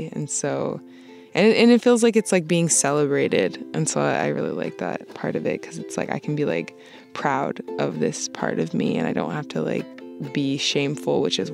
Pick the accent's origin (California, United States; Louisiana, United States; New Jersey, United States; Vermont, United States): Vermont, United States; now in Boston, United States; Growing up in Vermont, you know, you don't see a lot of people that are, you know, different diversities and like different, you know, ethnicities and stuff. And so I moved to Boston